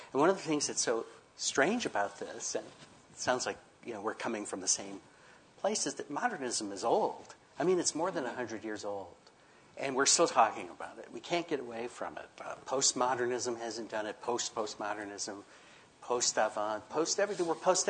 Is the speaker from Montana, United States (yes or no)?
no; Memphis, Tennessee, United States; I grew up in Tennessee. You know, a lot of people from Memphis, where I grew up, they would head up to Chicago.